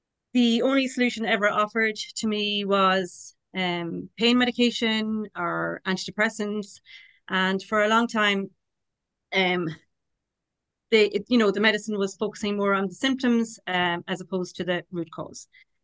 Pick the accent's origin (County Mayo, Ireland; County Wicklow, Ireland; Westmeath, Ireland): County Mayo, Ireland; Kilmaine; now in Ballinrobe, Ireland; I live here, based here in Ballinrobe. I'm from Kilmaine, a village outside Ballinrobe.